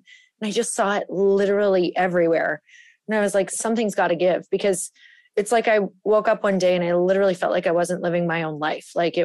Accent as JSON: {"language": "English", "region": "Midwest", "country": "United States", "tie": "born or raised there", "said": "especially I was born in the, or I was raised in the Midwest, which is just very like passive."}